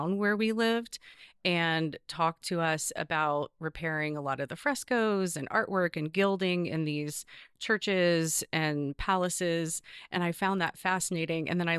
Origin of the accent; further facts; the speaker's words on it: Nashville, Tennessee, United States; Growing up in Nashville, most of those houses were some part of the Civil War because the Battle of Nashville and Battle of Franklin were so pivotal at the end of the war.